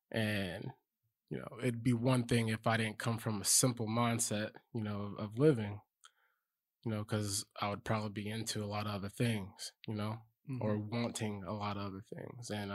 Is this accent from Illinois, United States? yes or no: no; Lacey, Washington, United States; also born or lived in Fort Lewis; Lacey, Washington.